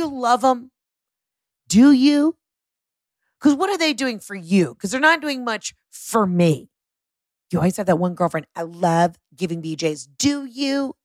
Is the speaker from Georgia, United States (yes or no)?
yes; Atlanta, Georgia, United States; You know, I'm from Atlanta. And sometimes we say Atlanta, but I say Atlanta.